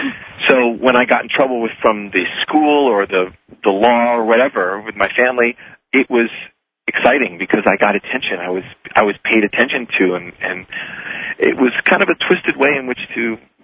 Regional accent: New York City, New York, United States; born there; I was born in New York City, and I live what I like to refer to as a blessed life.

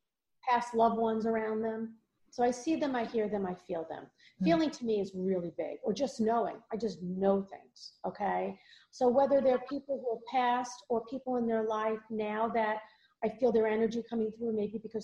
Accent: Valley Stream, New York, United States; I grew up in Valley Stream.

